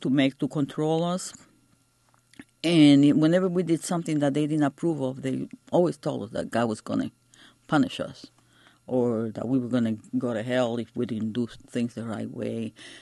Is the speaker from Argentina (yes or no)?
no; Fajardo, Puerto Rico; born there; I was born in Fajardo, Puerto Rico, and my parents, they both were born in Puerto Rico also.